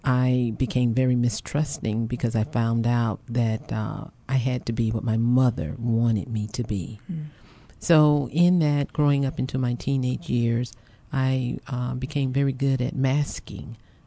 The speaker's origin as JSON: {"language": "English", "town": "Hamlet", "region": "North Carolina", "country": "United States", "tie": "born or raised there", "said": "I grew up in Hamlet, North Carolina. That's about 100 miles from Fayetteville, North Carolina, Fort Bragg."}